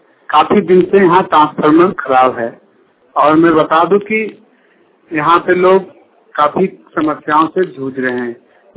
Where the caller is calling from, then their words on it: Sikandra, Bihar, India; सिकंदरा जमीन बिहार से बोल रहा हूँ